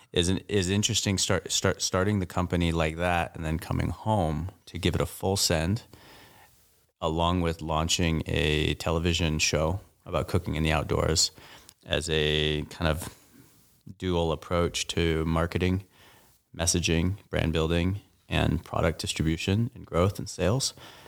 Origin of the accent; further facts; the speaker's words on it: Montana, United States; it's quite a migration for a Jewish Mexican kid growing up in Southwest Montana to have someone reflect that back.